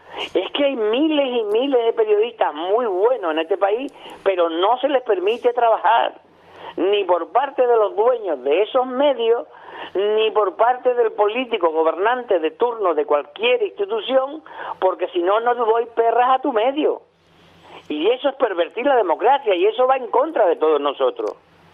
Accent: Spain; en un país como España, una nación grande, porque somos grandes dentro de Europa, aunque chicos dentro del mundo

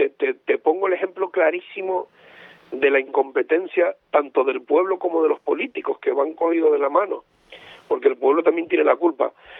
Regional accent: Tenerife, Canary Islands, Spain; que soy de aquí de Tenerife

